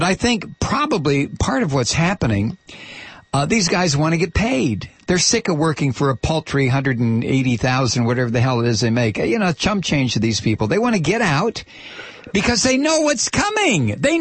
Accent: United States; I'm an American, goddammit.

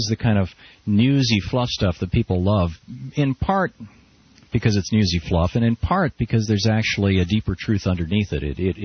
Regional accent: Michigan, United States; also born or lived in Atlanta / Germany; I've lived in Georgia. We lived in Atlanta for 16 years. We lived in Germany for a year, and I grew up in Michigan.

